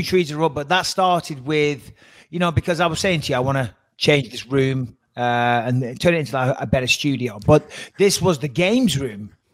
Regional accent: England, United Kingdom; Obviously, being an Englishman, it rains all the time.

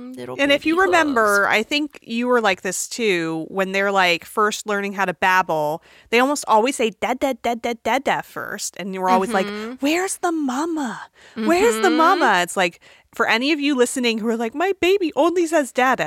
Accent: Fresno, California, United States; Growing up in Fresno, I didn't even realize was like a thing.

